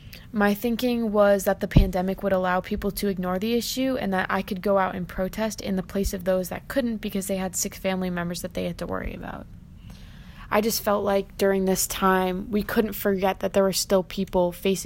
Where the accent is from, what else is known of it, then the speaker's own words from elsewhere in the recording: Connecticut, United States; I am proud to say I'm from Connecticut, which handled the virus pretty well.